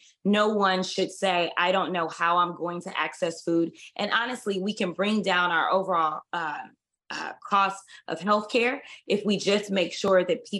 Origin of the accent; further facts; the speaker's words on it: St. Louis, Missouri, United States; now in Texas, United States; I grew up in St. Louis, Missouri, and it was not on a farm.